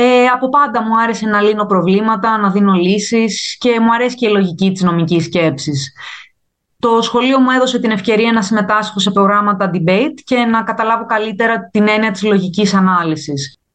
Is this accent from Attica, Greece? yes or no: yes; Athens, Attica, Greece; moved away as an adult; now in London, United Kingdom; Είμαι από την Αθήνα και μένω στην Αγγλία περίπου 4 χρόνια. Ήρθα για μεταπτυχιακές σπουδές στο Cambridge και στη συνέχεια συνέχισα την καριέρα μου στο Λονδίνο.